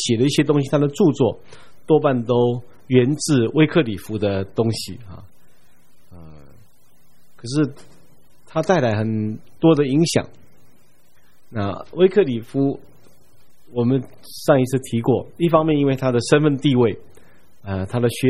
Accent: Taiwan; 我不知道我们台湾人有没有人名字叫做鹅的

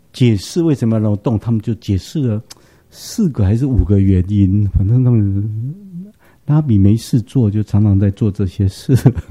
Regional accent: Taiwan; 就像我们台湾话讲碰轰

